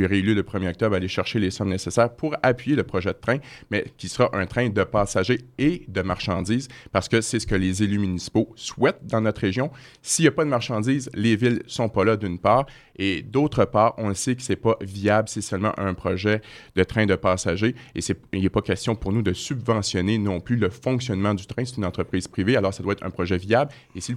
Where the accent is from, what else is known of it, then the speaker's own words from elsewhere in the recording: Quebec City, Quebec, Canada; les intérêts de la société de transport chez nous à Québec.